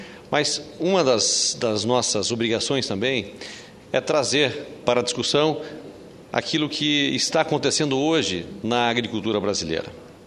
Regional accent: Rondônia, Brazil; não só lá em Rondônia, mas em todo o país, mas principalmente lá no meu estado de Rondônia.

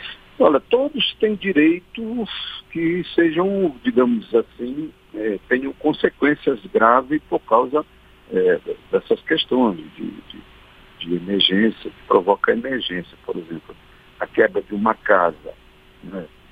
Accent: Terra Alta, Pará, Brazil; manda para Terra Alta, minha terra natal.

